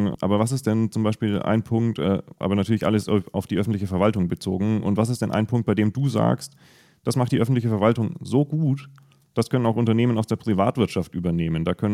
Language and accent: German; Bavaria, Germany; weil mich das direkt an meinen Heimatort erinnert. Bei mir im Nürnberger Land gibt es mittlerweile relativ viele Initiativen